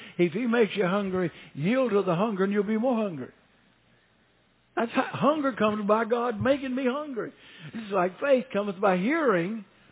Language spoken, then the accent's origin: English; Alabama, United States; I'm from Sand Mountain. We don't do that on Sand Mountain.